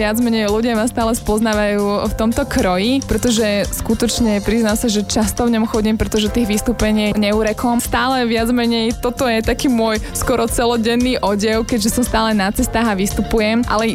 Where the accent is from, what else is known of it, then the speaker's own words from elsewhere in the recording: Žilina Region, Slovakia; ja, čo pochádzam z Kysúc, my máme skôr také kroje tmavšie